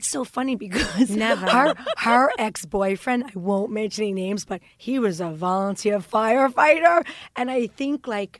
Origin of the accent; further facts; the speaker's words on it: New York, United States; Especially, are you kidding me? The ones we know growing up in New York